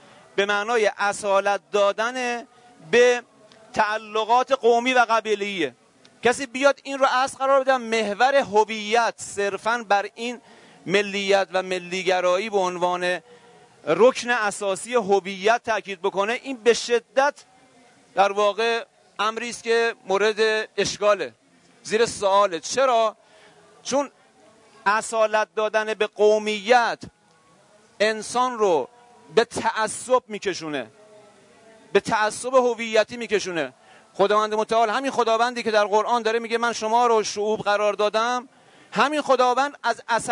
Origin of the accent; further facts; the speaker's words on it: Iran; first language Persian; الان ما هممون ایرانی هستیم. خب ایرانی بودن ما، بالاخره ما در جغرافیای ایران متولد شدیم، زبان فارسی رو به عنوان زبان مادری آموختیم